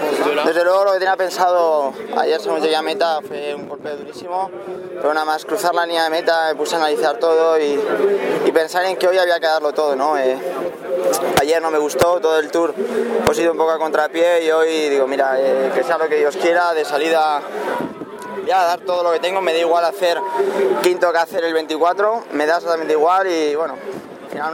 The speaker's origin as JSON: {"language": "Spanish", "town": "Pinto", "region": "Community of Madrid", "country": "Spain", "said": "creo que había una pantalla hoy en mi pueblo, en Pinto"}